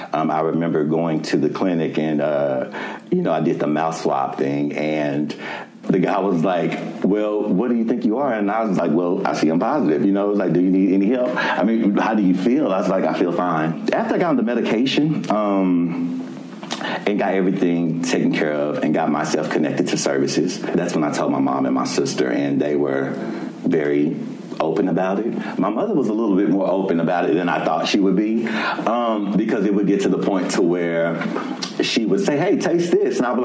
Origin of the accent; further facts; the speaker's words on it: Fort Worth, Texas, United States; I'm from Fort Worth, Texas, and we're at Impact DFW.